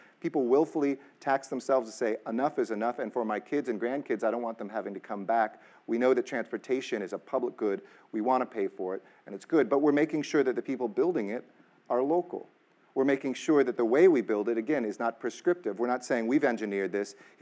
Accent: California, United States; like I grew up in the San Fernando Valley

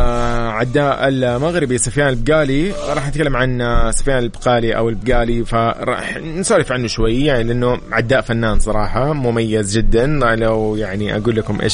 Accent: Saudi Arabia; مو بس نحن كسعوديين

